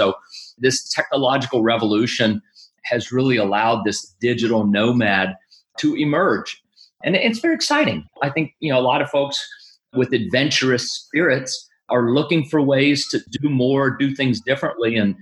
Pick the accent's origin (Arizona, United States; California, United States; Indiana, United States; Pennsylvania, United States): Pennsylvania, United States; Pittsburgh; So I grew up in the United States in the Northeast near Pittsburgh, Pennsylvania.